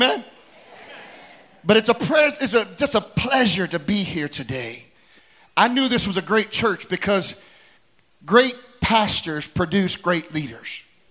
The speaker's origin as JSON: {"language": "English", "region": "Tennessee", "country": "United States", "said": "I'm just kidding. I'm a Tennessee boy, so I'm a country boy."}